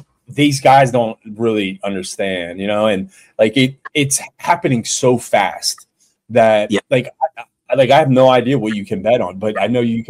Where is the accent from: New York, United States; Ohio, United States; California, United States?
Ohio, United States; Youngstown; And, I come from Youngstown, Ohio. I have a lot of degenerate friends.